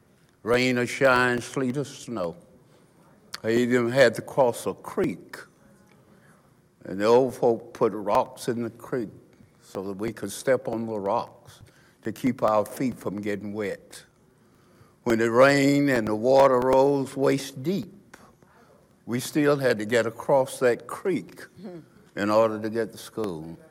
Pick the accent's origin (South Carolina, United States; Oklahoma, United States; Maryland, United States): South Carolina, United States; Woodruff; I came from Woodruff, South Carolina.